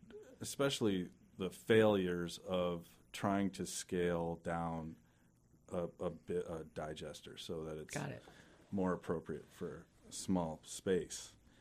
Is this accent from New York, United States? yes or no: no; Everett, Washington, United States; And I'm like, Everett? I'm from Everett. I don't know anything about this.